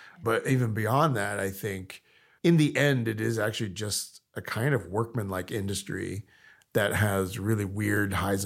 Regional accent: Texas, United States; It's growing up in Texas is really interesting. And I love Texas. Like, I still visit there, and my family's still there.

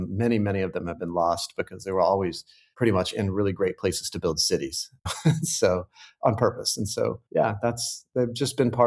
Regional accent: Tulsa, Oklahoma, United States; So I grew up in the Cherokee Nation, and which overlaps with North Tulsa, Oklahoma.

